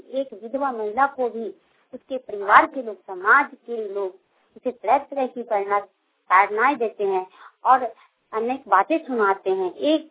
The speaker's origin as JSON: {"language": "Hindi", "town": "Jamshedpur", "region": "Jharkhand", "country": "India", "said": "मैं गदरा पंचायत पुलिस जमशेदपुर की रहने वाली हूँ।"}